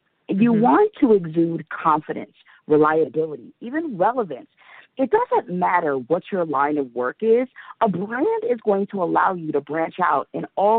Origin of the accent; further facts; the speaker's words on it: Athens, Ohio, United States; now in Columbus, United States; So I'm a city country girl, born and raised in Athens, Ohio. I was born and raised there and lived there for quite a few years. I actually didn't move to Columbus, Ohio until I was an adult.